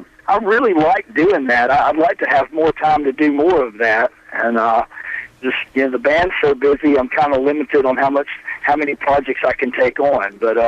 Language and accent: English; Muscle Shoals, Alabama, United States; the music that came out of my hometown when I was growing up, the kind of the Muscle Shoals sound